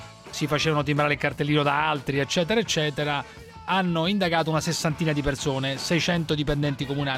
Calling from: Milan, Lombardy, Italy; chiamo da Milano, sono del Sole 24 Ore

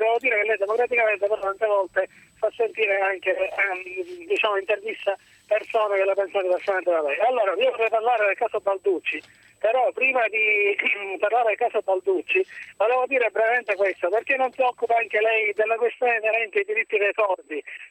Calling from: Termini Imerese, Sicily, Italy; Più precisamente sono di Termini Merese.

